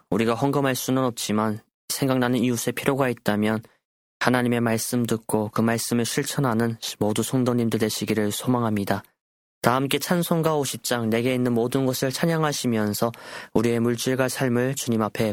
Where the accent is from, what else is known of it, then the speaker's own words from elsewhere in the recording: North Korea; 저희 고향 땅 북조선